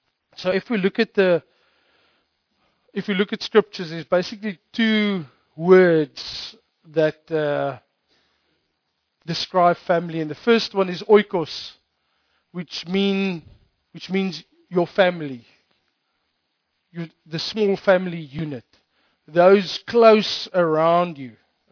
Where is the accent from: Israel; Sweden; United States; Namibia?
Namibia; I grew up in Namibia, so I'm very familiar with Swakopmund.